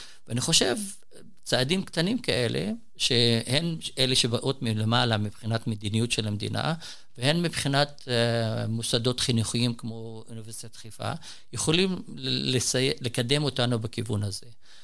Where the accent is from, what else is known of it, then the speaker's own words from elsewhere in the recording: Palestine; now in Jerusalem, Israel; עכשיו ברמות גולדה בבניין, שכולם יהודים ישראלים. אני ערבי פלסטיני